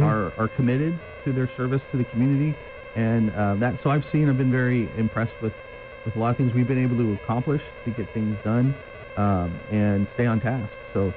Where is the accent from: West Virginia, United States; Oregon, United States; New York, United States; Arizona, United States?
Arizona, United States; Yuma; Although what I've also noticed, growing up in Yuma, you always made eye contact and you said hi.